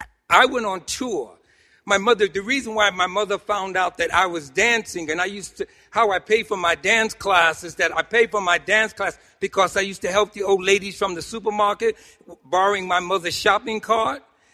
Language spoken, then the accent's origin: English; New York City, New York, United States; The secrets was, growing up in Harlem, and I like dance, another one of the secrets that I was gay.